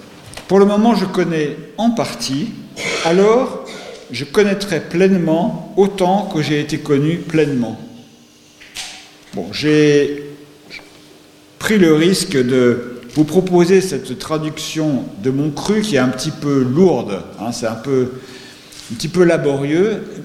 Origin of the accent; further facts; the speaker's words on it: France; also born or lived in Valenciennes; je suis français. Ma famille a émigré depuis la Belgique en France au XVIe siècle. Donc c'est pas tout à fait hier. Mais quand j'étais adolescent, j'ai habité Valenciennes